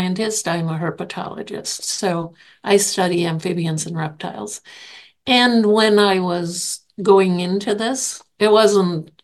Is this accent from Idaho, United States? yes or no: no; Cedarburg, Wisconsin, United States; you know, I grew up in Cedarburg